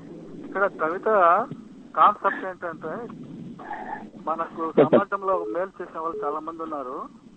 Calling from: Pakala, Andhra Pradesh, India; పాకాల నుంచి మాట్లాడుతున్నామండి.

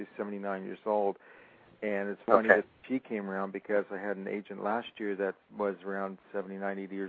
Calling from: Los Angeles, California, United States; I'm calling from Los Angeles.

